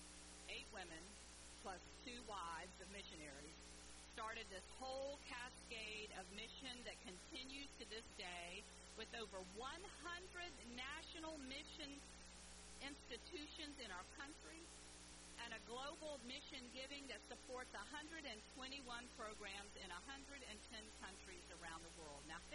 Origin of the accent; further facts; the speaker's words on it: Lakeland, Florida, United States; also born or lived in Jacksonville; I was born in Jacksonville. My family moved to Lakeland, where my parents still live.